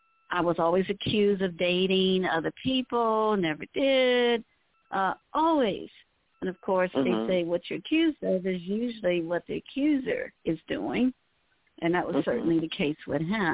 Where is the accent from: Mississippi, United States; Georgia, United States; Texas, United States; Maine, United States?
Mississippi, United States; I'm from Mississippi, as I said, but my family is spread out all over the United States.